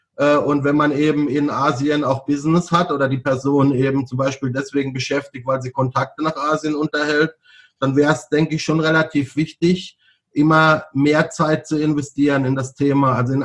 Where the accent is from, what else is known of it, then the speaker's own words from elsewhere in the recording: Baden-Württemberg, Germany; Ja gut, also ich komme ja aus Süddeutschland, gut, ich komme jetzt aus Baden